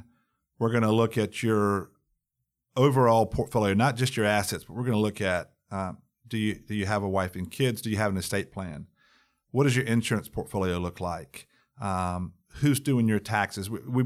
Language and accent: English; North Carolina, United States; I grew up in North Carolina, and the size was then back in the 70s, but it was probably in the 20th largest, somewhere in that range.